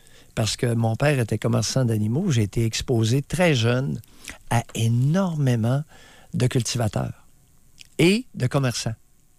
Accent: Quebec, Canada; On n'est pas des anglophones. On est des Canadiens français avec des caractéristiques.

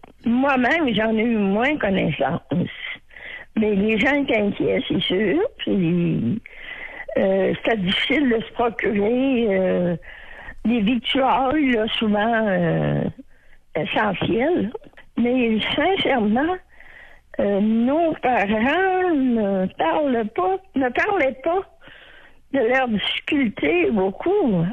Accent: Montmagny, Quebec, Canada; Il faut dire aussi que à Montmagny, à ma ville natale, il y avait un camp militaire.

